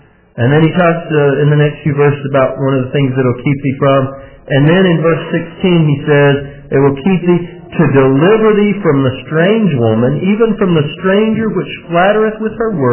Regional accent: Colorado, United States; Now, I grew up in Colorado where they have real mountains

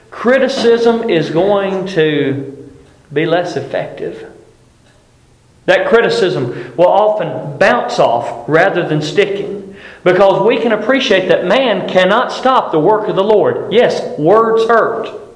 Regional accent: Alabama, United States; I grew up in South Alabama. In South Alabama, the vernacular is not King James English. It's y'all.

